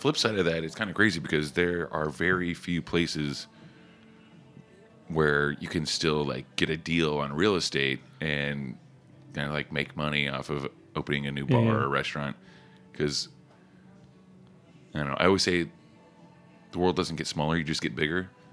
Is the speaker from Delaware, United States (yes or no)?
no; Oklahoma, United States; I grew up in Oklahoma. I didn't see a whole lot of different things either